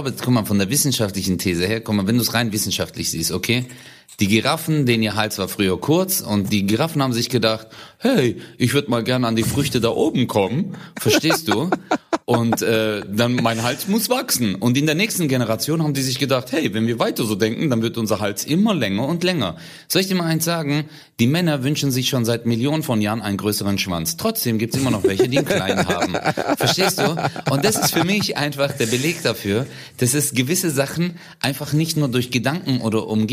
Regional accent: Turkey; now in Germany; ich komme aus der Türkei. Da war es immer warm.

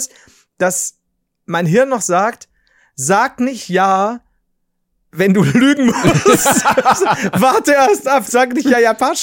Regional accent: Bavaria, Germany; als Oberpfälzer bin ich viel zu abergläubisch.

